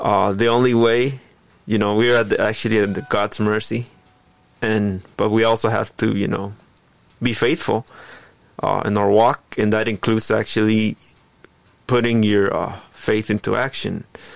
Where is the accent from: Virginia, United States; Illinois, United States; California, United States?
California, United States; Los Angeles; I come from Southern California, the Los Angeles area.